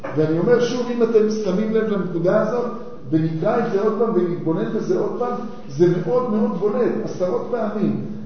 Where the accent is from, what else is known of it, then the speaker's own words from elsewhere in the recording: Tel Aviv, Tel Aviv District, Israel; אבל בילדותי בתל אביב, כל בוקר כשהייתי הולך לבית ספר